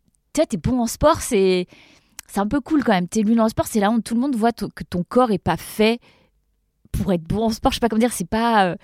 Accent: Brittany, France; Je viens de Bretagne.

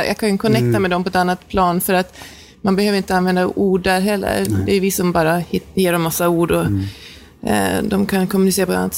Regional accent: Norrland, Sweden; Och så skyller jag alltid på att jag är norrlänning.

